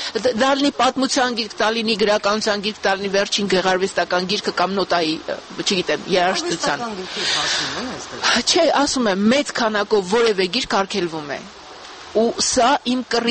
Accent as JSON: {"language": "Armenian", "town": "Akhalkalaki", "region": "Samtskhe-Javakheti", "country": "Georgia", "tie": "born or raised there", "moved": "yes", "said": "Մեր փողոցում ախալքալակում, եթե ասում ենք … ուրեմն ախալքալակ է, չնայած արդեն 30 տարուց ավելի դրսում եմ ապրում"}